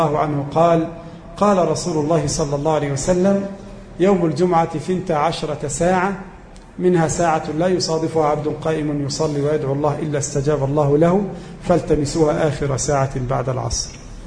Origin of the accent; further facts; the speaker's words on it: Egypt; مثلا عندنا في مصر 10,000 مسجد